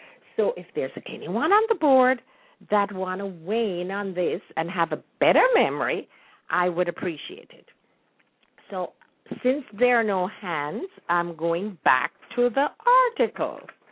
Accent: Jamaica; when I was growing up in Jamaica

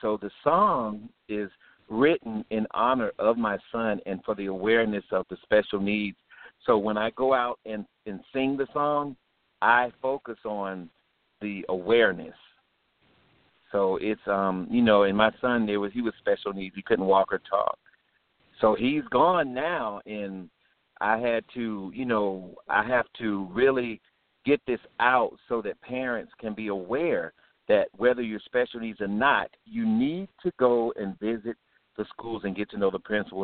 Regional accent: Jupiter, Florida, United States; now in Atlanta, United States; Yes, yes. I live in Atlanta now. I'm originally from Florida, Jupiter, Florida, home of Burt Reynolds. I'm from Jupiter, Florida.

